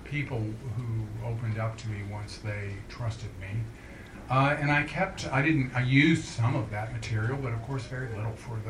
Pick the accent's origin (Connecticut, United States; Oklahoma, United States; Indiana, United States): Connecticut, United States; New Haven; that is what brought the doctor to my hometown in New Haven.